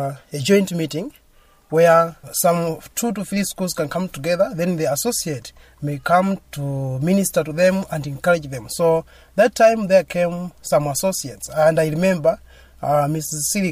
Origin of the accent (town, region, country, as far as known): Chiradzulu, Southern Region, Malawi; now in Blantyre, Malawi